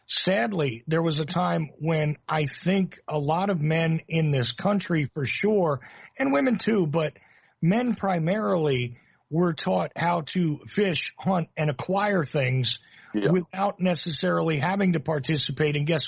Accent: Northeast, United States; now in Macon, United States; It's not where I grew up, but I grew up in the Northeast, New York, New Jersey area

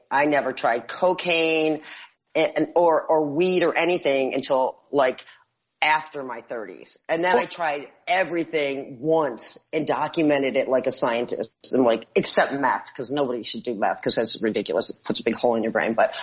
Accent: Buffalo, New York, United States; Well, see, I didn't know that. I was a girl from Buffalo.

